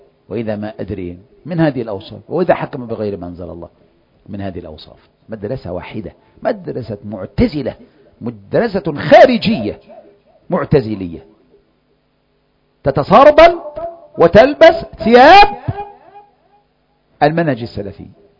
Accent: Egypt; يعني لو قام الحزبون عندنا في مصر مشروع

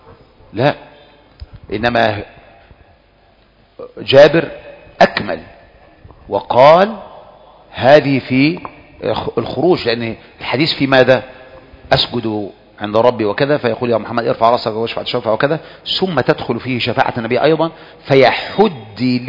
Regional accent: Egypt; من عندنا كمصريين

